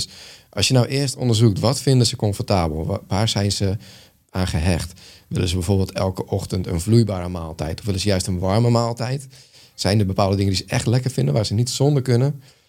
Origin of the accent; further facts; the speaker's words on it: Netherlands; het aardappelvlees-groenteverhaal wat we als Nederlander kennen, dat kennen we wel.